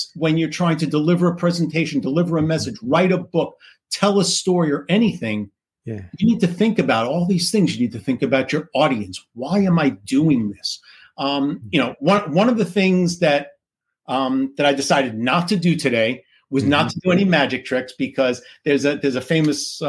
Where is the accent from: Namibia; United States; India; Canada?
United States; New York City, New York; I was 12 years old, growing up in New York City.